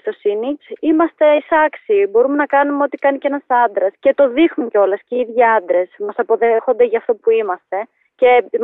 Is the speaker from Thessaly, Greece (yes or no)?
yes; Verdikousia, Thessaly, Greece; Το χωριό μου λέγεται Βερδικούσια και συγκεκριμένα Αμπέλια και είναι ένα χωριό της Ελασσόνας κοντά στη Λάρισα.